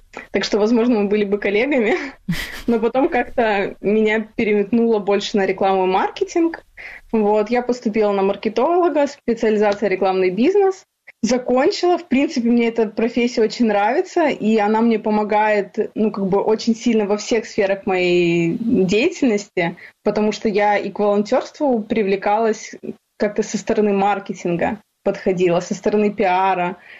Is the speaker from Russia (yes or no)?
no; Simferopol, Crimea, Ukraine; Ну вот, я вообще из Симферополя, здесь родилась и выросла.